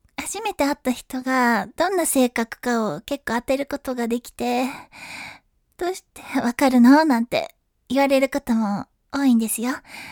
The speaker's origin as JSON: {"language": "Japanese", "region": "Kyushu", "country": "Japan", "said": "出身地は九州です。"}